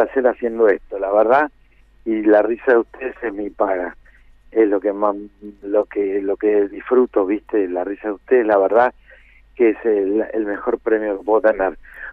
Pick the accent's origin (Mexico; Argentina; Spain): Argentina; Victoria, Entre Ríos; now in Colón, Argentina; y si ahí en Colón, yo pasé mi infancia en Victoria, aparte.